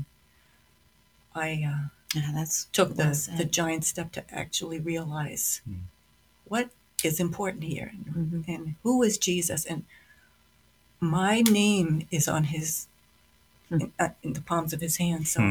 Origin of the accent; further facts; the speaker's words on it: New Jersey, United States; also born or lived in San Antonio, Texas; I was born in San Antonio, Texas. So the beginning of my life was in Texas, and then my father got transferred up to New Jersey, so we moved up north.